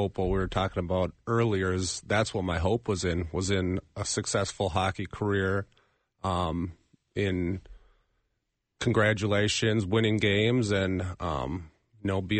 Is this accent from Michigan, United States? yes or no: no; Bloomington, Minnesota, United States; Yeah, I had a very loving family growing up. I grew up in Bloomington.